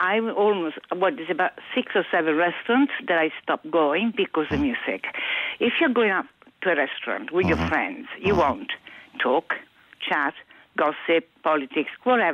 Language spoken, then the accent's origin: English; Rome, Lazio, Italy; From Rome. Okay. And in Rome, we take food seriously, all of Europe.